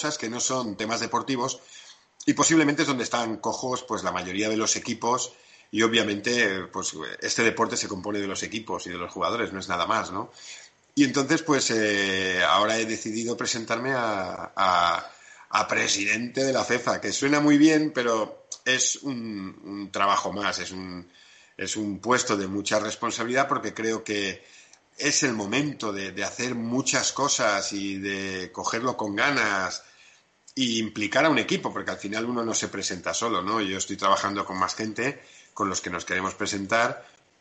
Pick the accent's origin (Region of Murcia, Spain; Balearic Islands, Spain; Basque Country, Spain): Balearic Islands, Spain; cuando volví a mi tierra, a Mallorca, pues seguí jugando aquí.